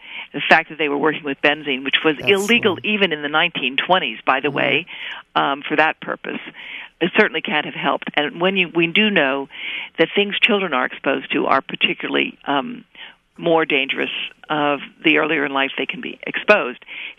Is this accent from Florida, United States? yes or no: no; Donora, Pennsylvania, United States; I grew up in Donora, Pennsylvania. Most people today have never heard of it.